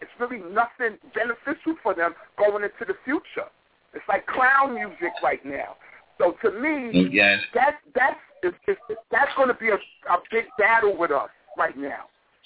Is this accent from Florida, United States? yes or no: no; New York, United States; I'm from New York in the Bronx.